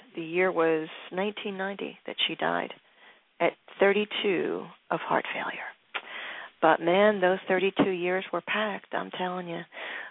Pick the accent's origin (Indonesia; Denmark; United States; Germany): United States; Philadelphia, Pennsylvania; now in Baltimore, United States; was born in Philly, my hometown. Then she made her way to Baltimore, as I did.